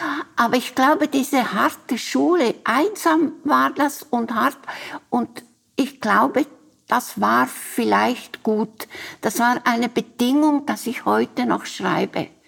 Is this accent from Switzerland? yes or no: yes; Central Switzerland, Switzerland; Aber ich bin in der Innerschweiz aufgewachsen mit so vielen anderen Mädchen, die auch nicht studieren wollten.